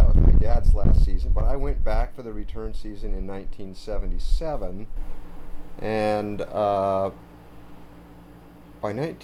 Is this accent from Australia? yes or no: no; Bellingham, United States; born there; Well, I was born in Bellingham